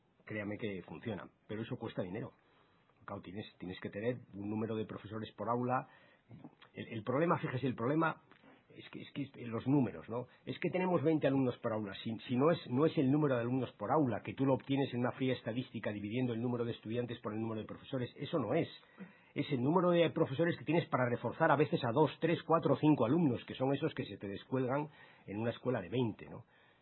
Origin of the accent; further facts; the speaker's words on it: Cantabria, Spain; lo comparas con mi tierra, con Cantabria